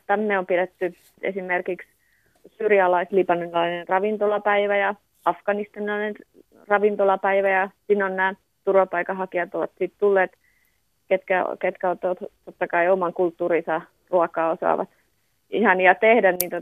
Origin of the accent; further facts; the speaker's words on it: Vääksy, Päijät-Häme, Finland; also born or lived in Helsinki / Northern Savonia; mä olen syntynyt on Helsingissä ja lapsuuteni viettänyt siellä ihan Etelä-Suomessa ja sitten kouluaikani asunut täällä Vääksyssä ja sitten ollut 20 vuotta tuolla ympäri Suomea opiskelemassa ja Pohjois-Savossakin on asunut ja sillä lailla, sitten ollaan nyt tultu takaisin tänne Vääksyyn, että 5 vuotta ollaan nyt täällä asunut.